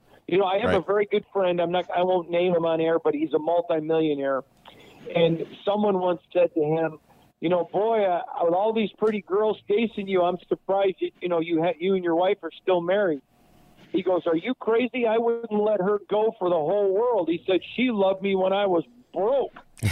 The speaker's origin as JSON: {"language": "English", "region": "Michigan", "country": "United States", "said": "but I'm from Michigan."}